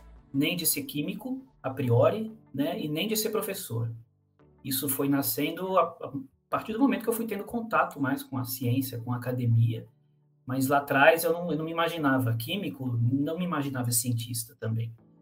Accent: Santos, São Paulo, Brazil; eu sou de Santos.

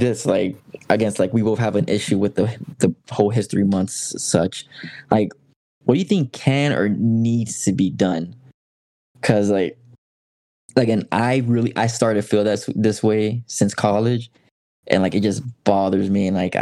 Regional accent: Miami, Florida, United States; I'm born and raised in Miami, we never learned that.

